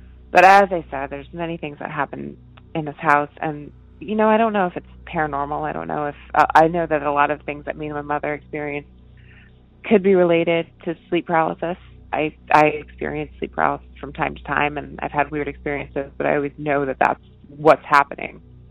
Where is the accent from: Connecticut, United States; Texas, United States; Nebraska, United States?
Connecticut, United States; I grew up in Connecticut. I'm going to stay anonymous. But I grew up in Connecticut, and I lived in 3 different houses in Connecticut.